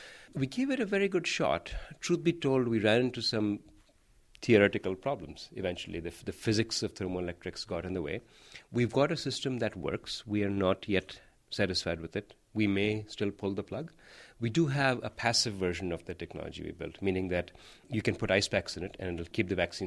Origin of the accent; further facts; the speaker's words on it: India; Well, I grew up in India. And the thing with India is that there isn't access to very good tertiary education, to higher education.